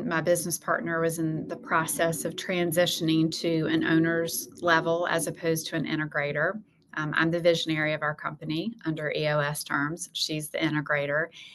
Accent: High Point, North Carolina, United States; High Point, North Carolina. I wasn't born here, but raised here.

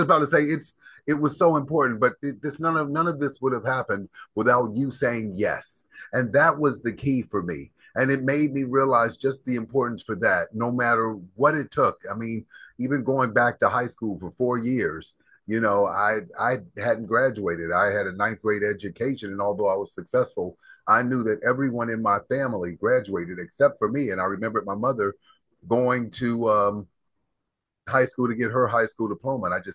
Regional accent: Cincinnati, Ohio, United States; I'm originally from Cincinnati, Ohio.

